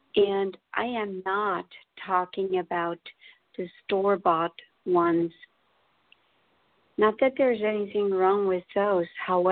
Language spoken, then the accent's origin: English; Switzerland; I was born and raised in Switzerland